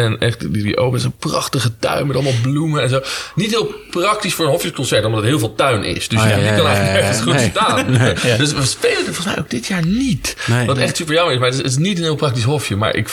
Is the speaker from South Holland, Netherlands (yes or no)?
yes; Leiden, South Holland, Netherlands; Wij komen allebei uit Leiden. We zijn hier geboren. We hebben hier op school gezeten.